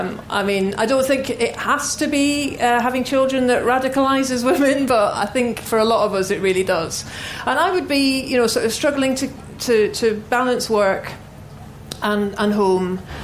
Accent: Glasgow, Scotland, United Kingdom; My parents, I grew up in Glasgow in the 70s, and my mum and dad were very active.

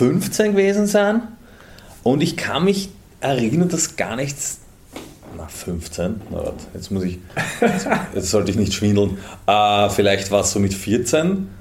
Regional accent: Vienna, Austria; ich bin Generation Häupl, aufgewachsen in Wien unter seiner Regentschaft

